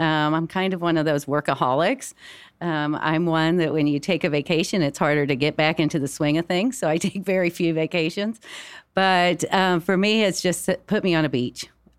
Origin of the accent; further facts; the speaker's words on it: Midwest, United States; being from the Midwest all of my life and born and raised in the Midwest